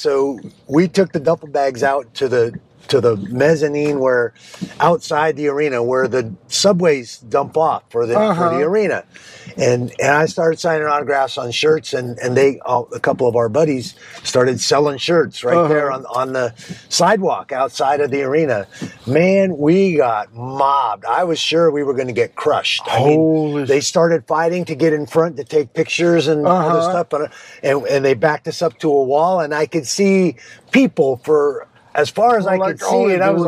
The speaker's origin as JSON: {"language": "English", "town": "Seattle", "region": "Washington", "country": "United States", "said": "My girlfriend's from Massachusetts. I'm from Seattle, so I'm more of a Starbucks guy, but we have this debate all the time."}